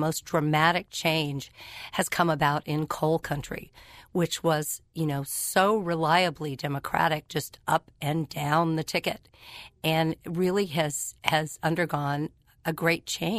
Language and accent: English; Texas, United States; And, ultimately, for a lot of those states, again, my home state of Texas, places like Alabama